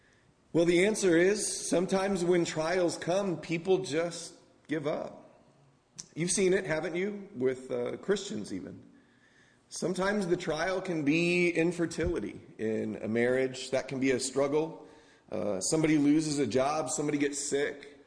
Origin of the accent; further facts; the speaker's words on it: San Diego, California, United States; Where I grew up in San Diego, California, my dad never went to college.